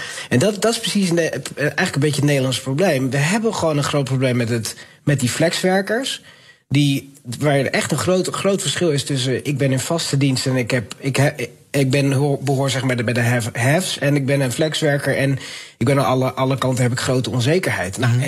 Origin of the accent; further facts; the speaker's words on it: Netherlands; die huisvesting van die arbeidsmigranten is natuurlijk gewoon om je oog uit je kop te schamen als Nederlander